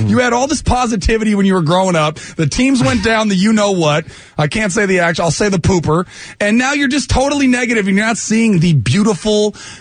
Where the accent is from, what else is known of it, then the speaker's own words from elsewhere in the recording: Berkeley, California, United States; No, I'm from Berkeley.